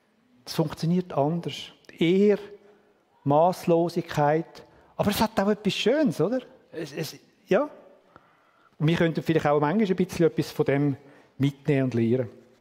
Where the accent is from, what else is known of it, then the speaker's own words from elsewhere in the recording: Switzerland; das sind wir uns nicht bewusst, in der Regel als Schweizer